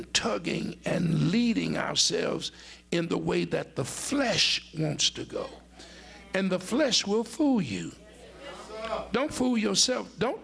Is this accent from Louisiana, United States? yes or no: yes; New Orleans, Louisiana, United States; From New Orleans, a lot of them folk, I'm from the Mighty Nine.